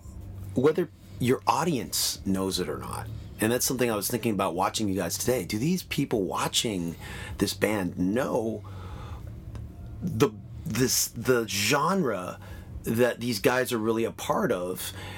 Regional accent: Toronto, Ontario, Canada; growing up in Toronto, being part of the scene

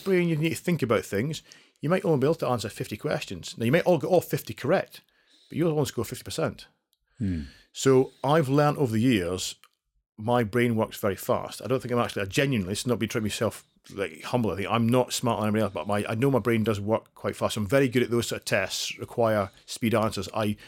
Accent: Scotland, United Kingdom; Yeah, so I grew up in the sort of northeast highlands of Scotland, kind of between Aberdeen and Inverness, what is now the Cairngorm National Park.

